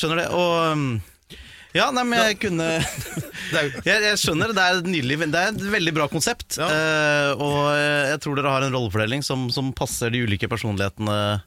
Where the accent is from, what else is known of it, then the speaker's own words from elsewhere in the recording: Krokstadelva, Buskerud, Norway; also born or lived in Stord / Solbergelva; Jeg er jo egentlig fra Krokstadelva, Solbergelva og Stord.